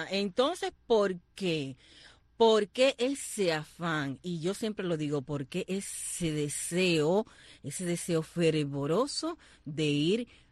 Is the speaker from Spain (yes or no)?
no; San Germán, Puerto Rico; Recuerdo mi pueblo, cómo el cine se fue deteriorando. ¿Cuál es tu pueblo? Es San Germán.